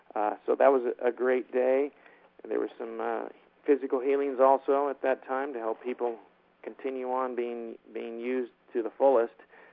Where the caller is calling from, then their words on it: São Paulo, Brazil; We are calling in from Sao Paulo, Brazil. We're in a house up in the mountains that overlook Sao Paulo.